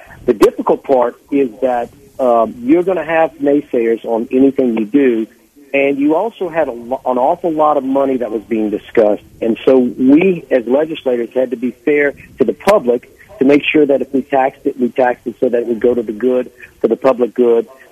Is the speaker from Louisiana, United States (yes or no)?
yes; Lafayette, Louisiana, United States; So if I'm driving from my hometown of Lafayette, let's say up to Shreveport